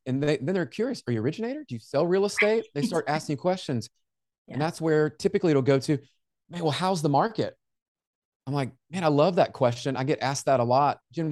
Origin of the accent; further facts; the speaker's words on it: Memphis, Tennessee, United States; I grew up in Memphis, and I don't know if you know Memphis, Tennessee, but kind of a rough area that's there.